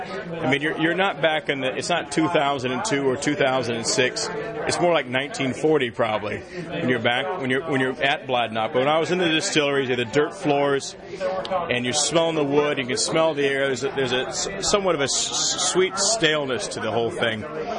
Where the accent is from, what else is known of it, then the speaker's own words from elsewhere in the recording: United States; And to me, as an American, I thought to myself, why couldn't I have that experience back in the United States?